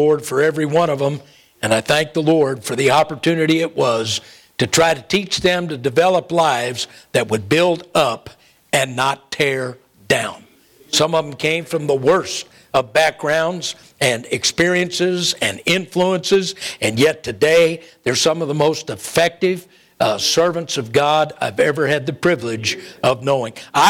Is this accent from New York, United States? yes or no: no; Oakland, California, United States; born there; now in Texas, United States; dad used to always tell us I was conceived in Port Arthur, Texas, and born in Oakland, California. I was born in Oakland. It took me a while, but I got back to Texas as quick as I could.